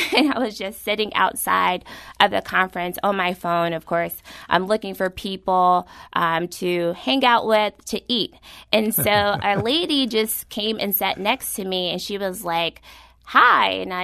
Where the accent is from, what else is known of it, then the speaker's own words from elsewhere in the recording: Louisville, Kentucky, United States; So I grew up in Louisville, Kentucky. And Louisville, Kentucky is like a high school city.